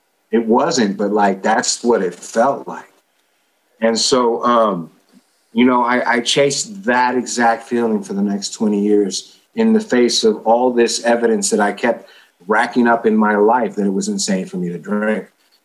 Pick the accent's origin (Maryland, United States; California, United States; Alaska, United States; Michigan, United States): California, United States; Oakland; You know, I born and raised in East Oakland, large Mexican family.